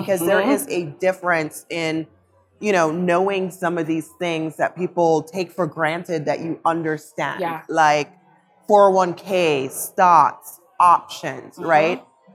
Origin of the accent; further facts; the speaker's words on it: Jamaica; now in United States; and I am from Jamaica, right?